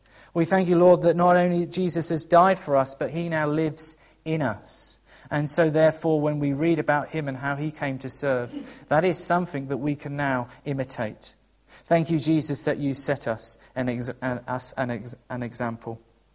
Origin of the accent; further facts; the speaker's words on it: United Kingdom; we as British do like to moan.